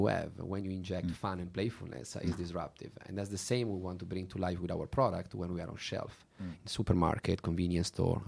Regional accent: Italy; accent: Italian; English is a second language; Maybe with my Italian accent doesn't count for perfectly, but that's the perfect.

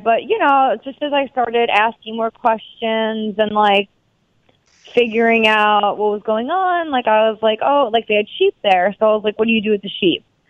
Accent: Long Island, New York, United States; I grew up in Long Island, so like, you know, like I grew up in the suburbs.

